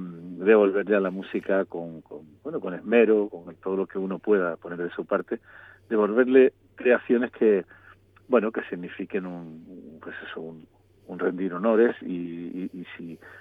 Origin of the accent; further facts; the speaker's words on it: Cádiz, Andalusia, Spain; Cádiz, que es mi tierra, es la puerta del Mediterráneo y el sur de Europa, el sur extremo de Europa, y también fue el puerto principal de contacto con Latinoamérica durante siglos